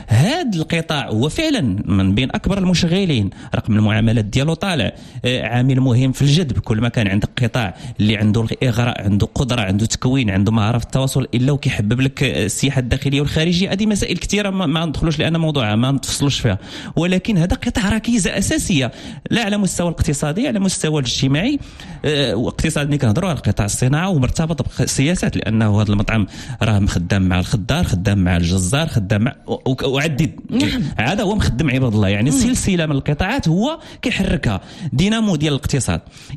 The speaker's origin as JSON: {"language": "Arabic", "country": "Morocco", "said": "أنا كمستهلكين مغاربة"}